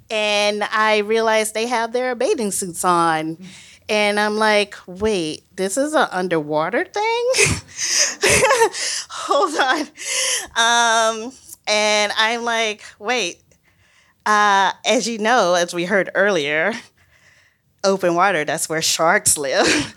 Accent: Mississippi, United States; I'm from Mississippi, guys, sorry.

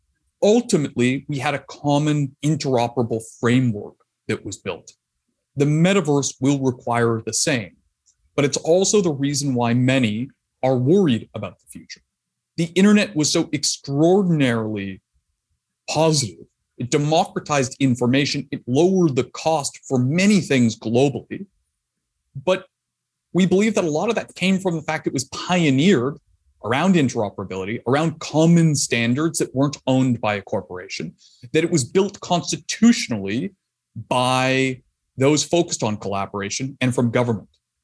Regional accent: Canada; I'm Canadian if my OUs haven't given it away.

